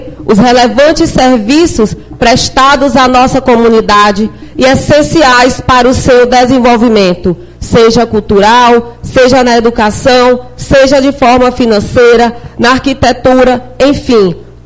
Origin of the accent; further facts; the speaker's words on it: Guadalupe, Piauí, Brazil; firmo mais uma vez o meu compromisso com a minha terra amada, terra do meu coração, Guadalupe